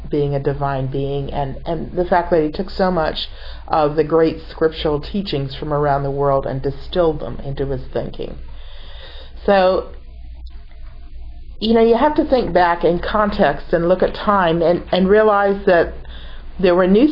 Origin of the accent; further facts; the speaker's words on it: Connecticut, United States; she was born in 1853 in Connecticut, my home state.